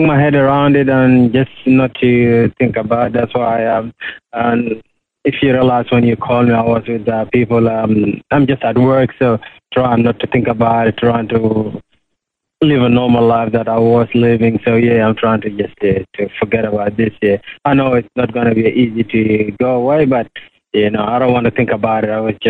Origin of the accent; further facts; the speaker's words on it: South Sudan; moved away as an adult; now in Australia; I'm from South Sudan. Came to Australia 2005.